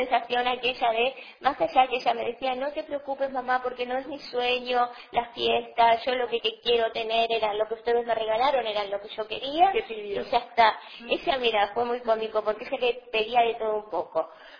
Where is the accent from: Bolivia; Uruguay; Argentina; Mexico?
Uruguay; Montevideo; En un momento cuando me vine de Montevideo, extrañé horrible, ¿no?